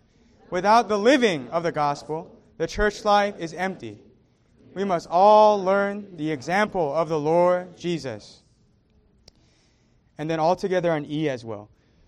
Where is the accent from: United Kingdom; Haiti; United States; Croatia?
United States; Northeast; And I'm like, "I grew up in the Northeast, man. Like, ain't no way I'm giving you my phone.